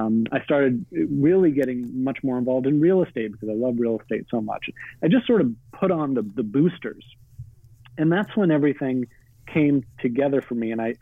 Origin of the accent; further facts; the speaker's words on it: Boston, Massachusetts, United States; As I said, I grew up in Boston.